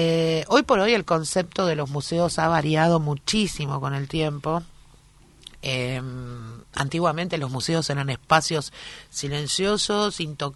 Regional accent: Buenos Aires, Argentina; born there; Yo nací en La Ribera, como dice el tango, vivo en el barrio de La Boca. Mirá, y trabajo en el barrio de La Boca.

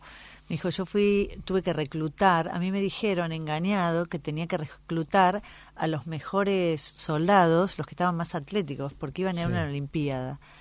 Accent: Tandil, Buenos Aires Province, Argentina; No, yo soy de Tandil.

